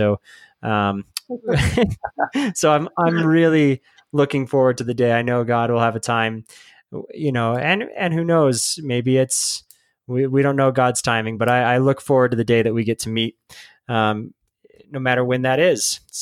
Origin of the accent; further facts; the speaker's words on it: Colorado, United States; And I'm from Colorado, so you're not alone.